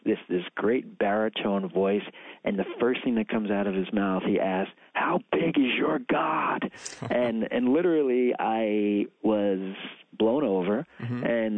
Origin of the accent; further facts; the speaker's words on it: Long Island, New York, United States; I grew up on Long Island, went to Catholic school for 12 years